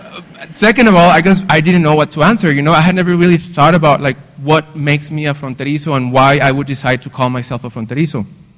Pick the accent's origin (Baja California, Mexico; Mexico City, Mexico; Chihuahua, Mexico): Chihuahua, Mexico; Ciudad Juárez; I grew up in Juarez in the 90s, like a kid of NAFTA, hearing stories about women getting murdered.